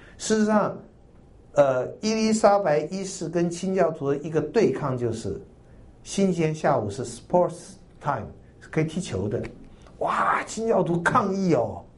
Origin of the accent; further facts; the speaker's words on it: China; 很多人在我们中国人这种劳碌命